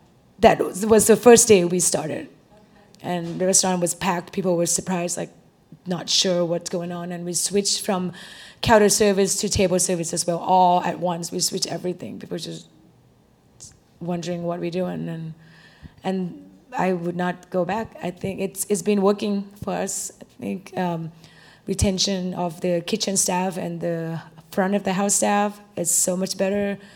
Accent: Thailand; because I'm from Thailand, so we don't do tipping as much in Thailand either.

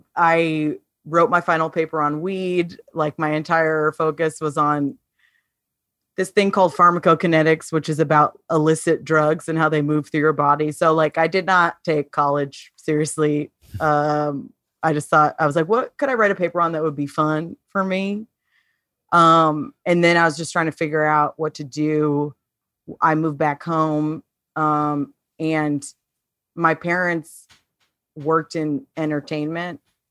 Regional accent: Chatsworth, California, United States; I grew up in Chatsworth. I don't know mm-hmm. if you know where that is. Mm-hmm. It's like real deep out there.

